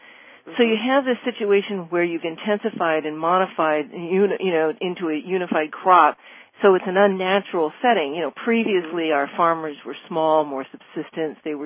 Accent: California, United States; I've lived in California in various places all my life. I grew up in the Bay Area in more of an urban environment. But when I was little, I moved to the country

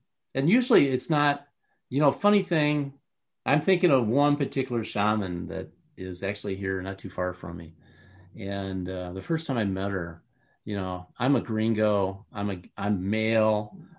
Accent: Puerto Vallarta, Jalisco, Mexico; from Puerto Vallarta, Mexico.

